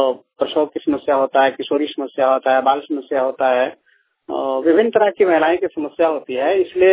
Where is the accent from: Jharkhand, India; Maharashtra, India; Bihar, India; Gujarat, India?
Jharkhand, India; Hazaribagh; मैं हजारीबाग इचाक खुटरा का रहने वाला हूँ।